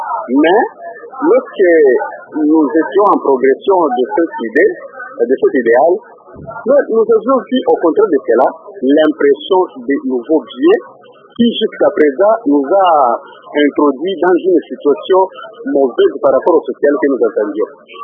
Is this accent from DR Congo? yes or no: yes; Bandundu, Mai-Ndombe, DR Congo; moi je suis de Bandundu. Chez nous à Bandundu, le billet de 20 francs était en circulation.